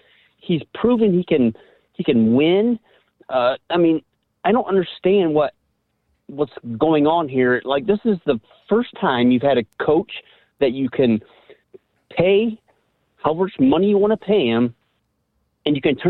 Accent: Amherst, Ohio, United States; now in Texas, United States; I'm originally from Amherst, Ohio, right down the road.

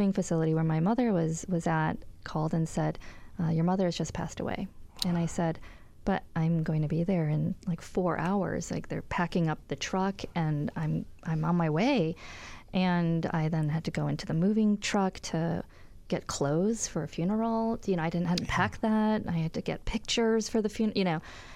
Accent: Chicago, Illinois, United States; It was actually about my move back to Chicago. So I grew up in Chicago. I love the city

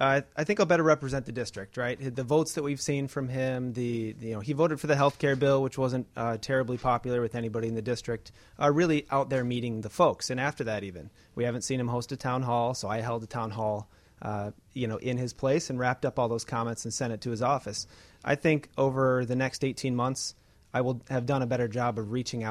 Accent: Illinois, United States; You know, I'm from Kendall County, Kane County area. There's they used to be considered Republican areas, but really it's more evenly split.

